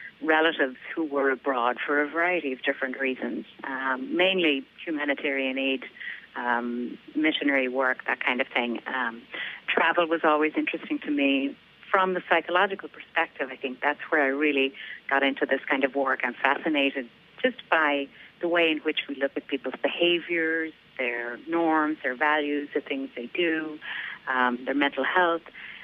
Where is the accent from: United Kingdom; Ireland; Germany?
Ireland; moved away as an adult; now in United States; I'm from Ireland originally, and I came to the U.S. in 1995 to study psychology.